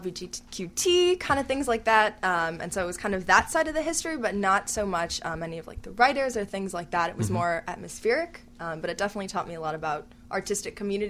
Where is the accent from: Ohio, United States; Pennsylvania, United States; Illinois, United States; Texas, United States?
Illinois, United States; Chicago; I grew up in Chicago, like Boys Town, Lakeview area.